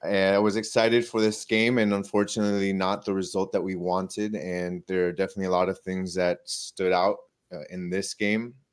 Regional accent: Ecuador; because obviously I'm from Ecuador

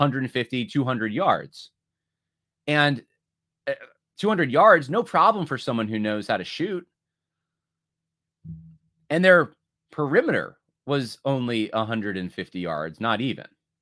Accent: California, United States; born there; My family is from California. I was born in California.

